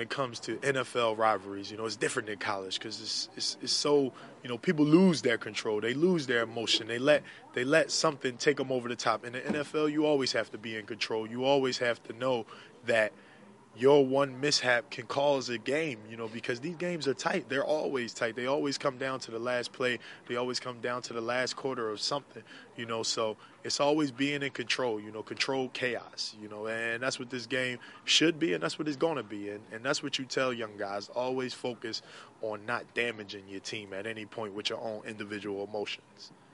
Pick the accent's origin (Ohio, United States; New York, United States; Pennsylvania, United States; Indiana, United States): Pennsylvania, United States; Philadelphia; You know, I grew up in Philadelphia, so I'm very aware